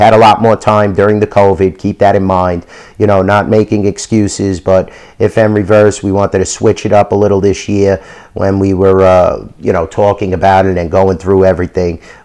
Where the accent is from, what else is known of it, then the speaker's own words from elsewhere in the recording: New York, United States; I grew up in New York, and I know how the street bookies operate